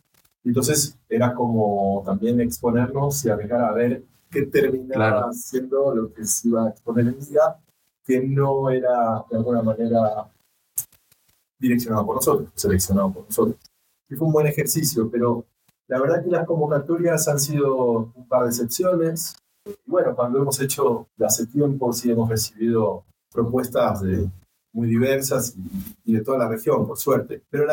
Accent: Argentina; yo soy argentino.

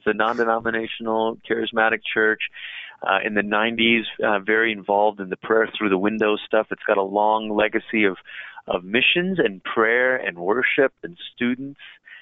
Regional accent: Malaysia; I'm from Malaysia. I grew up there. My mom was born in Singapore, my dad in Malaysia. My mom comes from a Christian family, my dad actually came from a Hindu family

